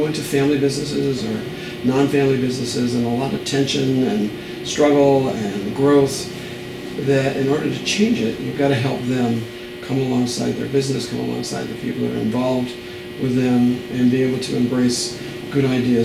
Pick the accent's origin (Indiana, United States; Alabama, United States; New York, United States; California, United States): California, United States; I know that sounds kind of kooky, especially I'm from California, right? A little bit too flower power here.